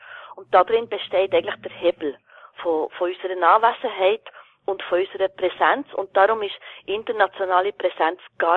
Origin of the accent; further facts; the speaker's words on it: Switzerland; wo man jetzt zum Beispiel bei uns in der Schweiz allen würde ohne weiteres zugestehen